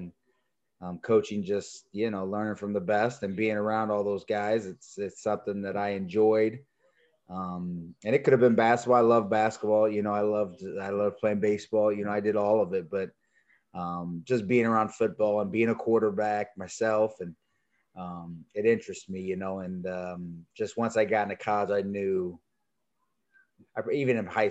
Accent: Springfield, Illinois, United States; And my wife, Lindsay, she's from Springfield. I was from Springfield.

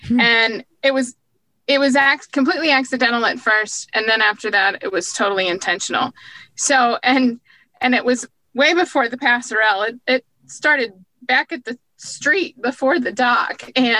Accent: Indiana, United States; I grew up the furthest away from yachting. I actually grew up in Middle America on a small farm in North Central Indian

